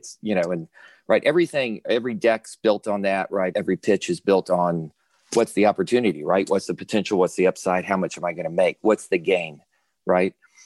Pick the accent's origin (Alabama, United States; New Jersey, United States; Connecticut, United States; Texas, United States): Texas, United States; Well, I'm a Texan, and I think it's just in our blood to smoke meat.